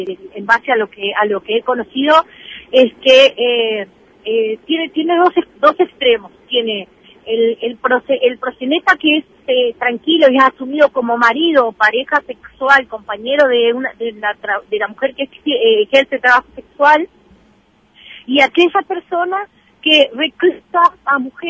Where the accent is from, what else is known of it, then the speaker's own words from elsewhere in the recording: Fray Bentos, Río Negro, Uruguay; Soy oriunda de la ciudad de Fray Bentos.